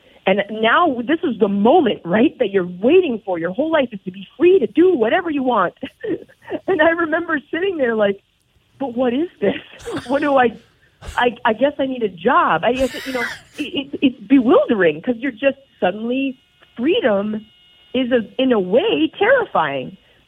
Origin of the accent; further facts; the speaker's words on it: Minneapolis, Minnesota, United States; Born and raised in Minneapolis.